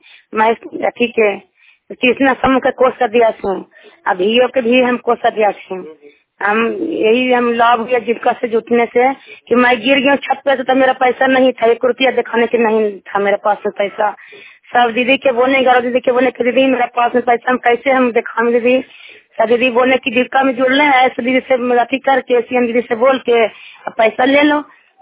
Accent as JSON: {"language": "Hindi", "town": "Ballabhpur", "region": "Bihar", "country": "India", "said": "मैं बल्लभपुर के रहने वाला हूँ।"}